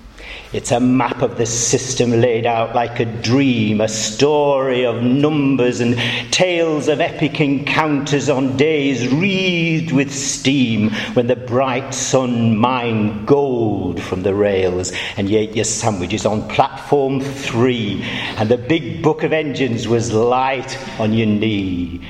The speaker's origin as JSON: {"language": "English", "town": "Stockport", "region": "North West England", "country": "United Kingdom", "said": "I'm actually from the north. I'm from Stockport, so I can do it without fear of reprisals."}